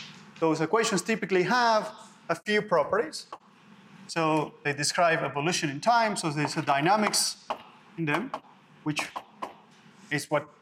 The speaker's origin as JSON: {"language": "English", "country": "Argentina", "second_language": "English", "said": "I come from Argentina."}